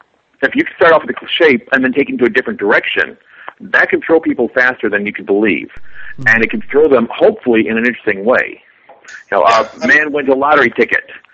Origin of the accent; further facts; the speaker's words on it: Chicago, Illinois, United States; Actually, to me, the reason why I said Chicago is, being a Chicagoan